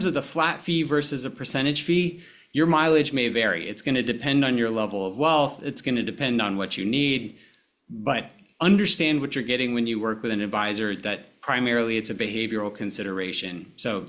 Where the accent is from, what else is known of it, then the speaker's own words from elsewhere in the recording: Alabama, United States; Yeah, so when I grew up in Alabama, and so growing up in Alabama, when I was born, my parents were both in their early 20s.